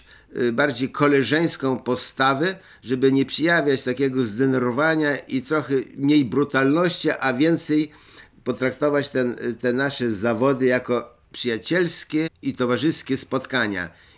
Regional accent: Drohobych, Lviv Oblast, Ukraine; Z Drohobycza.

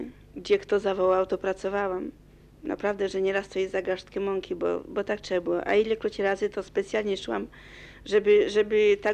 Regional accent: Zdworz, Masovian Voivodeship, Poland; Ja ze Zdworza, powiat Gostynin.

